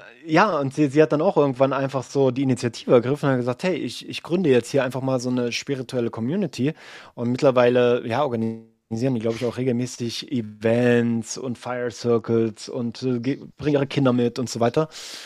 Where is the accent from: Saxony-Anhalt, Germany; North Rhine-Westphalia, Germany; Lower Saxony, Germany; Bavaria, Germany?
Saxony-Anhalt, Germany; Also ich meine, ich bin ja ursprünglich aus Sachsen-Anhalt, also in der Nähe von Halle.